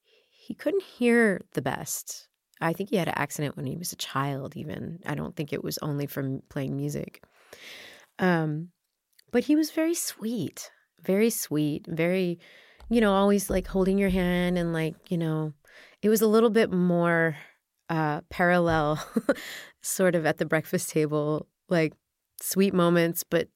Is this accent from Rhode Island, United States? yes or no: no; Texas, United States; and I grew up in Texas, and I had a really nice childhood with my mom